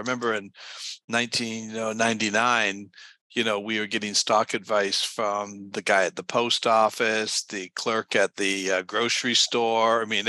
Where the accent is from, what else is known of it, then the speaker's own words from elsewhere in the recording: Toronto, Ontario, Canada; I'm originally from Toronto and you're in BC. So we have that fellow Canadianship right stuff.